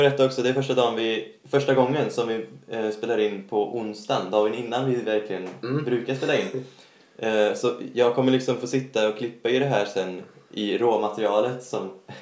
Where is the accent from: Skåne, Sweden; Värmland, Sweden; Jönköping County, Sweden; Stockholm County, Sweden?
Värmland, Sweden; Charlottenberg; för jag är från Charlottenberg från början